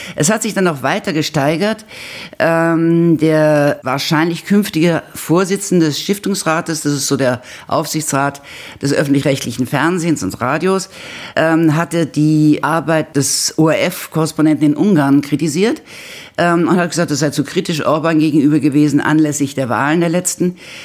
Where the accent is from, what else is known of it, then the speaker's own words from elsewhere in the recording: Berlin, Germany; moved away as an adult; now in Vienna, Austria; ich stamme aus Berlin, lebe allerdings schon seit Anfang der 70er Jahre in Wien. Als Studentin bin ich gekommen für ost-südosteuropäische Geschichte, bin typisch hängen geblieben